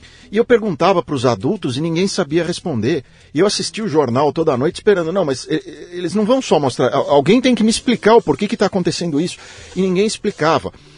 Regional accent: São Paulo, Brazil; Eu cresci no Heliópolis. Eu sou de Heliópolis. Hoje não é mais, porque infelizmente vieram bairros que se tornaram ainda mais pobres, mas na época que eu cresci lá era o bairro mais pobre de São Paulo.

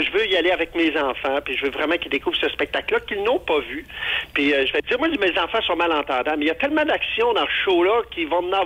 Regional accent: Saguenay, Quebec, Canada; moved away; je suis parti du Saguenay, mais le Saguenay n'est pas sorti de moi, ça, c'est sûr.

